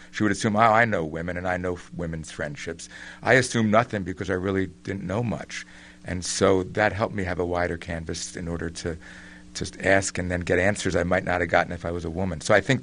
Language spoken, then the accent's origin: English; Philadelphia, Pennsylvania, United States; I mean, I grew up in Philadelphia